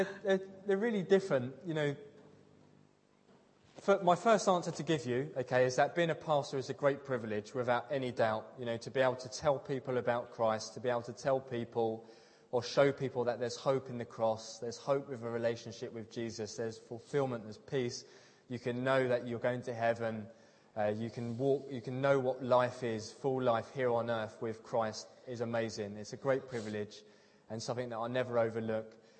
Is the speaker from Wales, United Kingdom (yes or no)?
no; East of England, United Kingdom; accent: Essex; And here I am with my dodgy Essex accent, 34